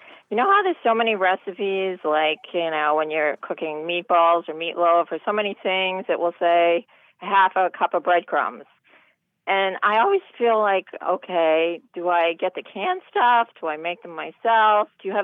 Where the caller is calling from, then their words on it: Brighton, Massachusetts, United States; I'm from Brighton, Mass.